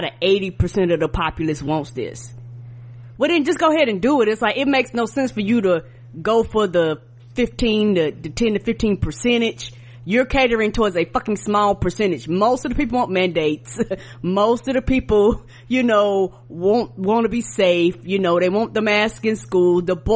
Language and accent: English; Albany, New York, United States; born there; That's why I was born in Albany, and Albany's not a big state, a big area, and Albany's like up way up north